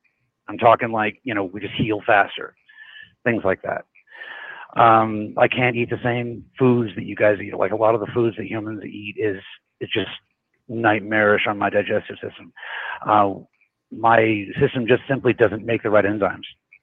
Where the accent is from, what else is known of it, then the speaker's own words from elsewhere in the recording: Denver, Colorado, United States; born there; I was born in Denver, Colorado, in 1978, sir.